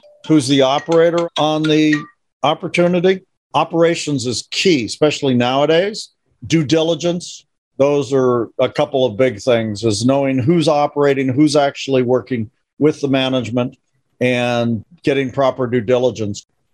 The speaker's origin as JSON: {"language": "English", "region": "California", "country": "United States", "said": "out of Southern California."}